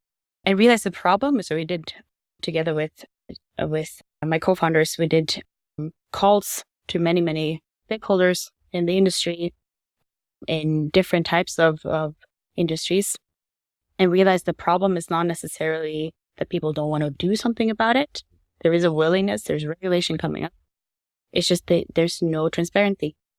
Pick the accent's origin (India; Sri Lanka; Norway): Norway; moved away as an adult; Norwegian. I was born and raised in Norway, moved abroad when I was 18.